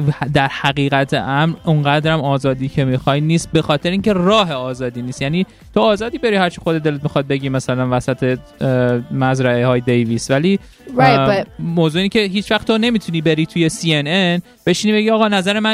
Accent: Canada; I'm sorry, I'm from Canada

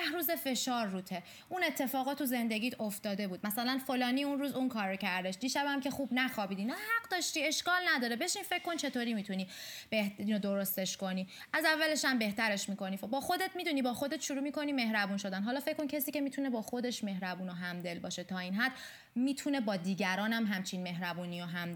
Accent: Iran; آره اصلا من ایرانیم

